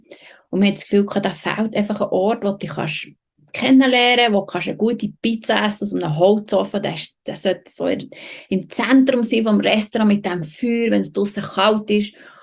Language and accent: German; Switzerland; als Schweizerin, die in diesem Perfektionismus aufwächst oder mit diesem Leistungsdenken